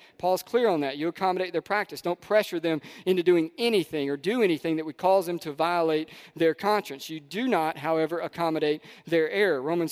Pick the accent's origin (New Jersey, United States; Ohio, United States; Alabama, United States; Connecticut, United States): Alabama, United States; Jemison; I grew up in Jemison, Alabama. Everybody knows where the Peach is, that's the county.